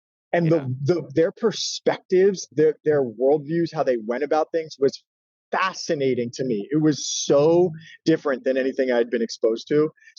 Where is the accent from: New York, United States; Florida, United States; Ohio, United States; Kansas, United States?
New York, United States; So I grew up in Brooklyn, and on my block, grew up in a neighborhood that was mostly black.